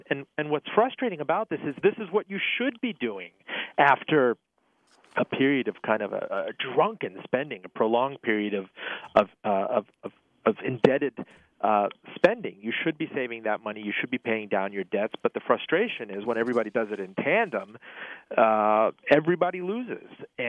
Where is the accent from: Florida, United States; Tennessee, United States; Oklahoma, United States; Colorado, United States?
Florida, United States; Miami; here I come from Miami